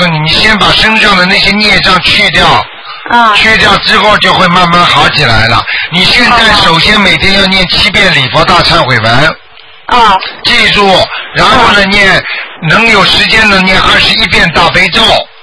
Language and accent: Chinese; China; 你要说，实际上中国人很聪明